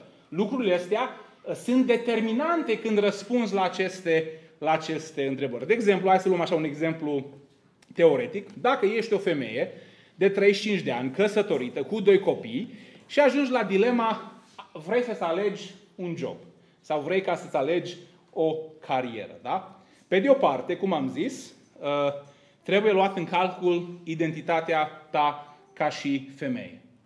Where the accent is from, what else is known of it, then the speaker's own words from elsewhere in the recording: Zalău, Sălaj County, Romania; born there; nu este la întâmplare că m-am născut român. Nu este la întâmplare că m-am născut în Zalău.